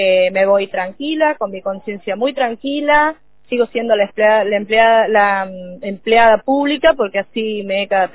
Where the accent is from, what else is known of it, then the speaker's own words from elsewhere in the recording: Villa La Quebrada, San Luis, Argentina; y sigo viviendo en Villa La Quebrada, nunca me fui de mi pueblo.